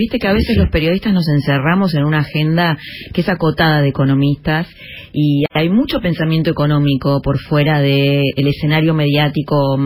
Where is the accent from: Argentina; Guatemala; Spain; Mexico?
Argentina; nos interesa saber como argentinos